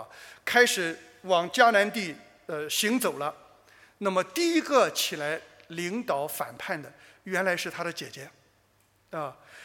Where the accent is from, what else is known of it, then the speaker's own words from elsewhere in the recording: Shandong, China; 我们山东人说啊里边黑的